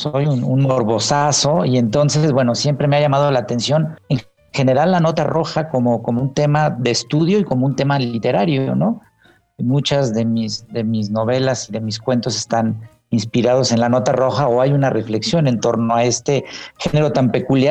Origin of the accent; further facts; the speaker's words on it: Mexico; Porque nuestra manera de lidiar como buenos mexicanos con las tragedias es riéndonos un poco de ellas.